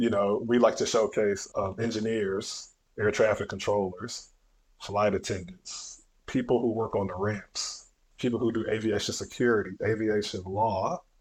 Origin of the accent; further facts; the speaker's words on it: Atlanta, Georgia, United States; Once upon a time, I grew up in Atlanta in a minority community where not a lot of pilots look like me.